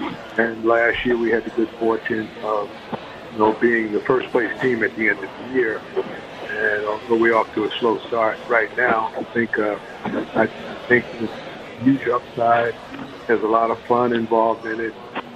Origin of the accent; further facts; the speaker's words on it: Long Island, New York, United States; So, you know, growing up in Long Island, I mean, you know, there were a couple of racetracks in the vicinity.